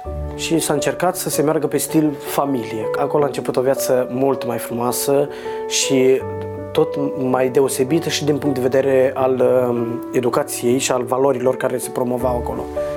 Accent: Comănești, Bacău County, Romania; am fost transferat în centrul de plasament numărul 5 Comănești, din județul Bacău, și apoi mi-am petrecut 12 ani viața acolo.

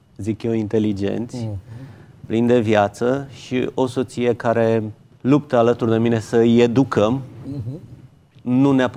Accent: Săcele, Brașov County, Romania; Am locuit în Brașov, undeva în Săcele. Copilăria mea am petrecut-o pe munți care înconjurau Săcele, am iubit mult natura.

